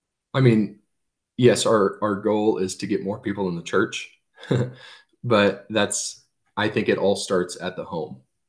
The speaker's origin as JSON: {"language": "English", "region": "Kansas", "country": "United States", "said": "I had a friend from Nebraska come down, and I'm from Kansas"}